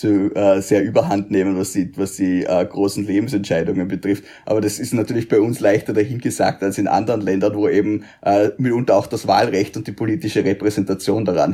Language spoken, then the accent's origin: German; Vorarlberg, Austria; Ich bin Vorarlberger und ich bin Österreicher und ich bin Europäer.